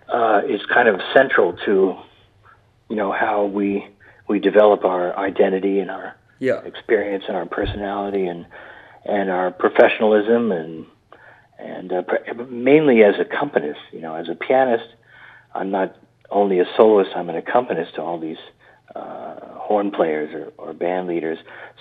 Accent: Dallas, Texas, United States; now in New York, United States; I grew up in Dallas

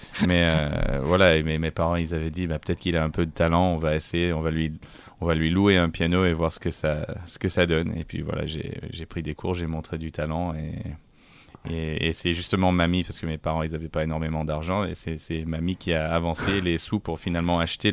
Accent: Melbourne, Victoria, Australia; Oui, oui, moi je suis de Melbourne.

